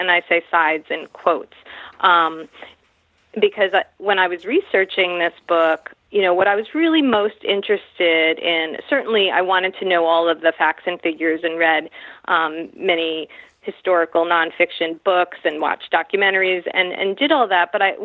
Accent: United States; So I've switched it growing up in America.

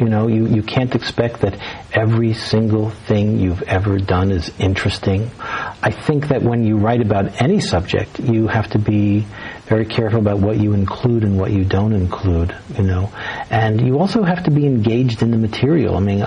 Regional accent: United States; I mean, I was worried about being an American because Americans aren't so popular these days.

